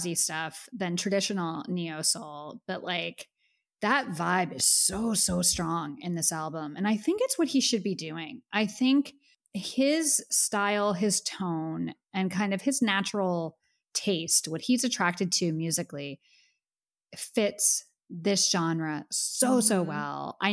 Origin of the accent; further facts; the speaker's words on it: East Coast, United States; We're from the East Coast. It's cold.